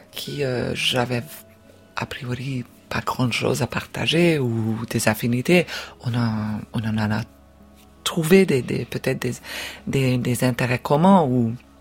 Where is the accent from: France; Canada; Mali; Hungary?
Hungary; je suis originaire de la Hongrie